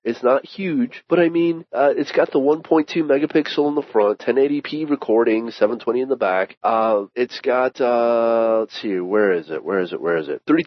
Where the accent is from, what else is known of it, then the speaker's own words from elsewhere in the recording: United States; we're the American.